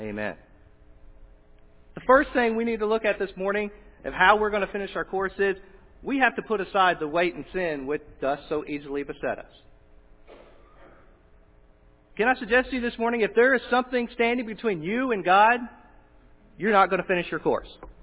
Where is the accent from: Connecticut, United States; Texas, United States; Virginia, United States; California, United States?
Texas, United States; Dallas; I grew up in Dallas and I grew up in a rough neighborhood